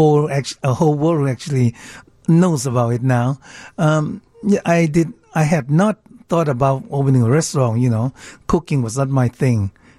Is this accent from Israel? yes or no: no; Thailand; moved away as an adult; now in Chicago, United States; I'm from Thailand.